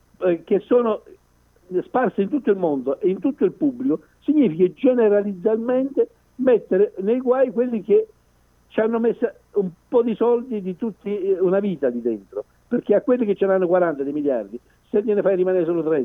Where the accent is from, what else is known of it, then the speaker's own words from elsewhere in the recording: Montenero di Bisaccia, Molise, Italy; Montenegro di Bisaccia, il mio paese del Molise